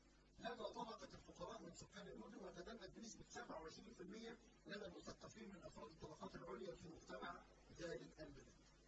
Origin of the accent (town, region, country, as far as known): Egypt